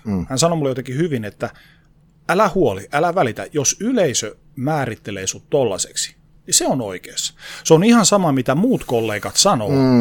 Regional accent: Oulu, North Ostrobothnia, Finland; joka oli Oulussa, mistä olin siis tosiaan kotoisin

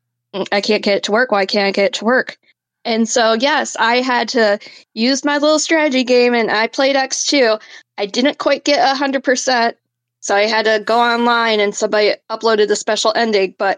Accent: Michigan, United States; I'm from Michigan. I'm like 45 minutes outside of Grand Rapids.

